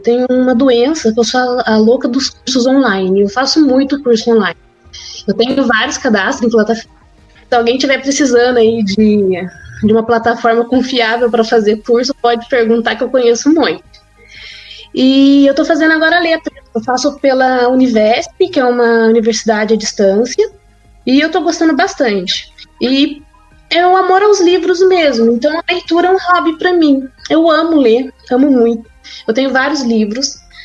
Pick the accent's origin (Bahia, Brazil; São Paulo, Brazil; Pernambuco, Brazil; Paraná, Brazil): São Paulo, Brazil; Piquete; born there; now in Lorena, Brazil; Eu sou interiorana do estado de São Paulo. Nasci em uma cidade pequena chamada Piquete, então sou conterrânea aí do Gustavo, a gente nasceu na mesma cidade. E atualmente eu vivo numa cidade vizinha, que é Lorena, uma cidade universitária.